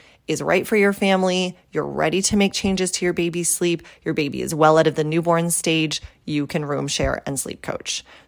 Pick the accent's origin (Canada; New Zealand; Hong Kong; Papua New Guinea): Canada; what the American Academy of Pediatrics in the United States and Health Canada in my home country of Canada guide families on